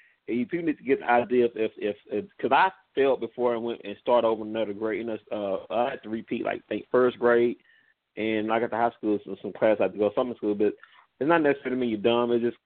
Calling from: Longview, Texas, United States; I'm calling from Longview, Texas.

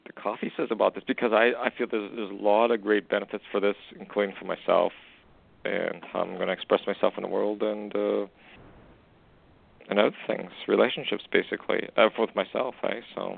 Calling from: Canada; calling from Canada, you know.

